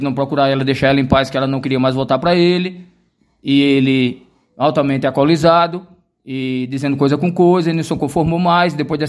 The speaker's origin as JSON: {"language": "Portuguese", "town": "Arapiraca", "region": "Alagoas", "country": "Brazil", "lives_now": "Palmeira dos Índios, Brazil", "said": "né? Posteriormente sou de Arapiraca, hoje resido aqui em Palmeira dos Índios"}